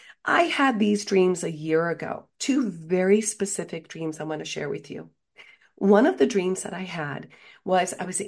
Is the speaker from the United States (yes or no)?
yes; Boston, Massachusetts, United States; I'm from Boston, okay?